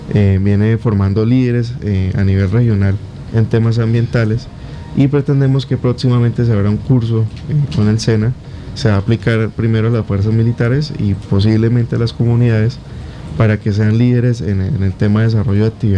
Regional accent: Guaviare, Colombia; Primer vez que veo, soy de aquí del Guaviare, y primer vez que veo recortes de agua en el municipio

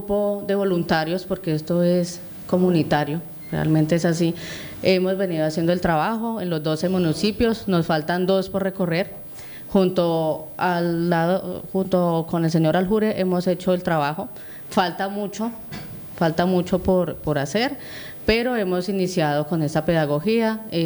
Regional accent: El Retorno, Guaviare, Colombia; now in San José del Guaviare, Colombia; Yo soy del Retorno, vivo acá en San José.

